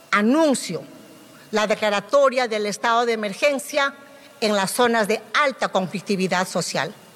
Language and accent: Spanish; Andahuaylas, Apurímac, Peru; Lamento profundamente el fallecimiento de nuestros compatriotas en Andahuaylas, Apurímac, mi tierra.